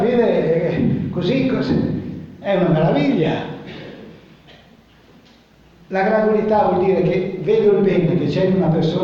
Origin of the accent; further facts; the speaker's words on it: Trivento, Molise, Italy; se ne vanno come i giovani della mia regione, io sono del Trivento